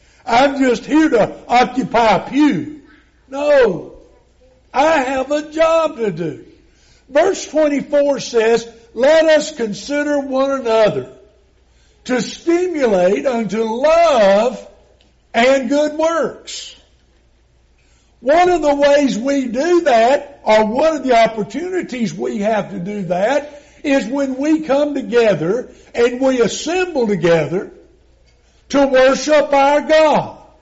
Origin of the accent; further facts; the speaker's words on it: Birmingham, Alabama, United States; Now, understand, I'm a city boy. I was born and raised in Birmingham. I didn't know the first thing about cows.